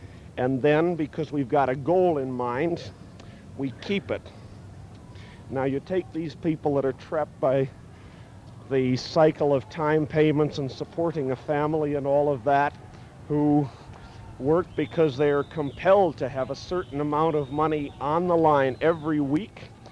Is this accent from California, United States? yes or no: no; Cleveland, Ohio, United States; I come from the Brattonall suburb of Cleveland, Ohio.